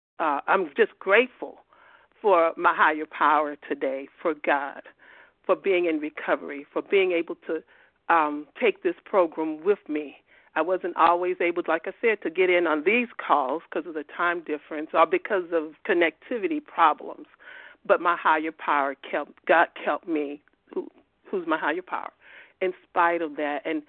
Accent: Georgia, United States; I'm from Georgia.

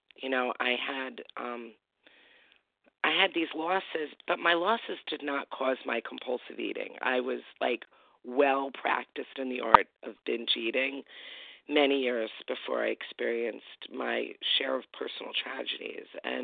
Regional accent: New York, United States; I come from New York, from the beautiful Hudson Valley region of New York.

